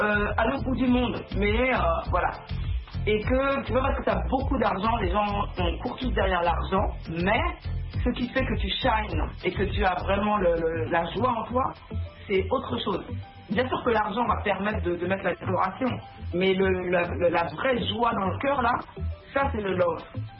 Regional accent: Cameroon; je suis camerounaise, avec une maman espagnole, on a beaucoup voyagé

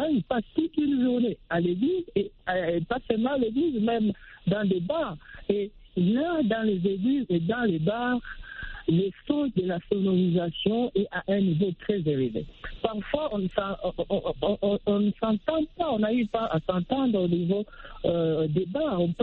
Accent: DR Congo; ici chez nous en République démocratique du Congo

